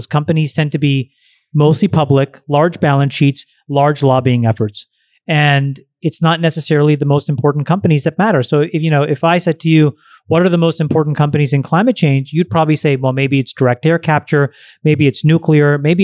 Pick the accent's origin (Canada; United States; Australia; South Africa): Canada; coming as a Canadian, I actually believe in subsidized healthcare.